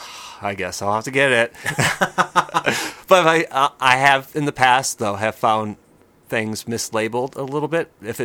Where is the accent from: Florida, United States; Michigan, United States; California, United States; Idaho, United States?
Michigan, United States; Bay City; I grew up in Bay City, Michigan. right in the middle of the state.